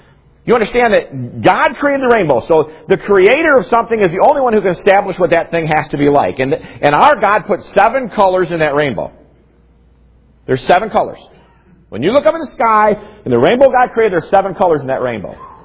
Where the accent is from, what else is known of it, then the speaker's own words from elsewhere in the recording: United States; I'm an American second. Understand that I'm a Christian first.